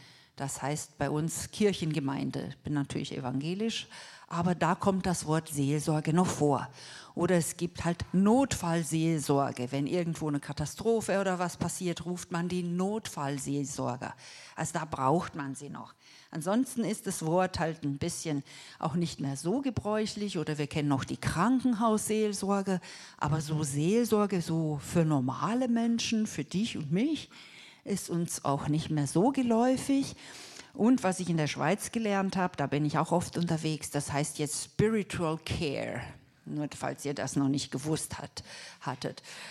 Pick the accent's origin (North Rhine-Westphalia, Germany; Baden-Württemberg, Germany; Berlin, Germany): Baden-Württemberg, Germany; Lörrach; Ich komme aus Lörrach. Das ist 2 Stunden weg, Vorort von Basel.